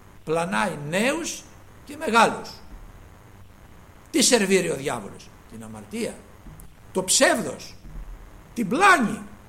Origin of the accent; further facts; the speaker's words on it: Greece; εμείς είμαστε Έλληνες, δόξα στον Θεό.